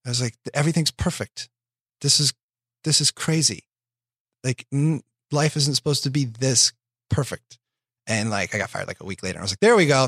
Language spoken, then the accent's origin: English; Iowa, United States; now in Los Angeles, United States; cause if I stay in LA, I'm from Iowa.